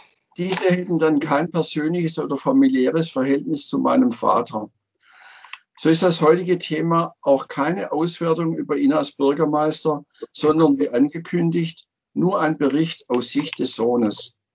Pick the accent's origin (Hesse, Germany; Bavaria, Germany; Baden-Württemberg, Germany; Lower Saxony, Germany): Baden-Württemberg, Germany; Markgröningen; born there; wie vertraut mir Markgröningen bis heute ist. Sie ist ja meine Geburtsstadt.